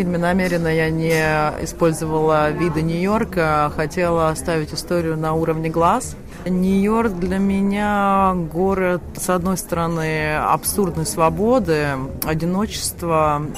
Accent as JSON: {"language": "Russian", "country": "Russia", "lives_now": "New York, United States", "said": "А все-таки я русский человек"}